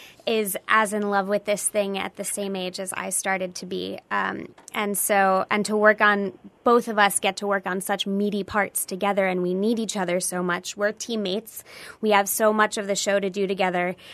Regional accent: Cleveland, Ohio, United States; now in New York, United States; I'm from just outside of Cleveland, Ohio.

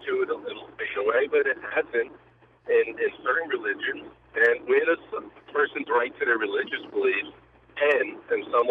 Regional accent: New York, United States; was born and raised in New York in an Irish parish, and I've been to the St. Patrick's Day parade a lot of the time.

